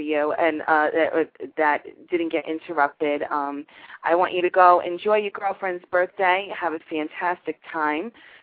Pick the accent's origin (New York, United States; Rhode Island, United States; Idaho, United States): New York, United States; I'm from New York, so I can really say what I want to say